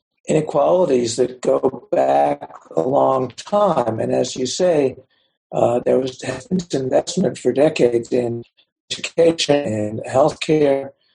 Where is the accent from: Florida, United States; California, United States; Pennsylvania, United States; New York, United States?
Pennsylvania, United States; Pittsburgh; But I was in Pittsburgh too. I'm from Pittsburgh.